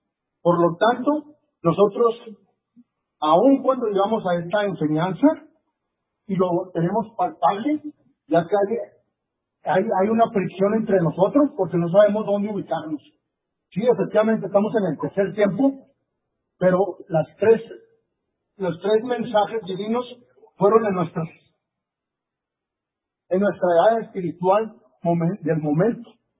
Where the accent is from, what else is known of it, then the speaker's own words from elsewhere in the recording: Ciudad Juárez, Chihuahua, Mexico; Yo vengo de Ciudad Juárez.